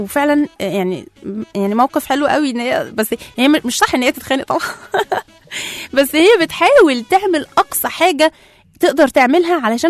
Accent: Egypt; على فكرة يا جماعة احنا من مصر

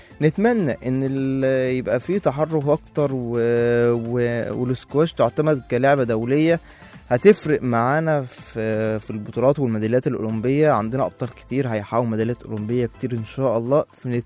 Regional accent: Egypt; احنا ما شاء الله عندنا في مصر قنوات دلوقتي متخصصة في الرياضة

